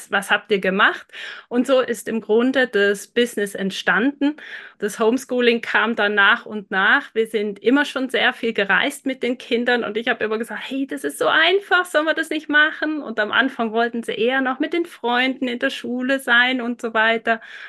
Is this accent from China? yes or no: no; Switzerland; Wir sind aus der Schweiz.